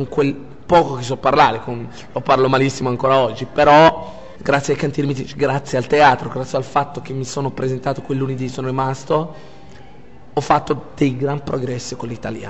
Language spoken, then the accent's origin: Italian; Casablanca, Casablanca-Settat, Morocco; Italian is a second language; moved away as an adult; now in Italy; ho 30 anni, vengo dal Marocco, di Casablanca. Niente, sono arrivato in Italia nell'estate del 2010, ad agosto, per studiare.